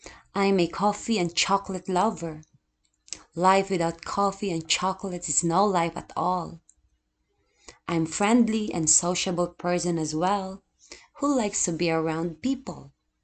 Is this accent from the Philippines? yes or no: yes; Philippines; now in Kobe, Japan; I am from the Philippines and currently living in Kobe. I came to Japan 5 years ago.